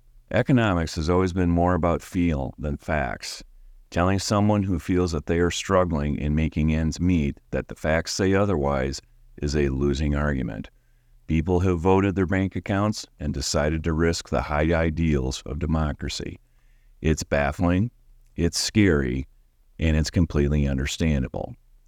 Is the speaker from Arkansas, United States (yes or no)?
no; Wisconsin, United States; I grew up in North Central Wisconsin's papermaking region.